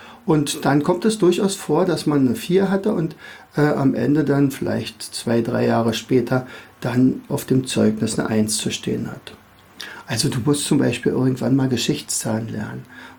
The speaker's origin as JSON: {"language": "German", "region": "Berlin", "country": "Germany", "lives_now": "Rauen, Germany", "said": "an meinem Dialekt wirst du schon ein bisschen hören. Also ich bin aus dem Raum Berlin. Wohne in Rauen, das ist ein sehr kleiner Ort in der Nähe von Fürstenwalde."}